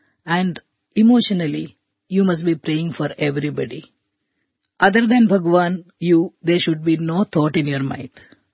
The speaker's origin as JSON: {"language": "English", "town": "Mumbai", "region": "Maharashtra", "country": "India", "said": "I am from Mumbai."}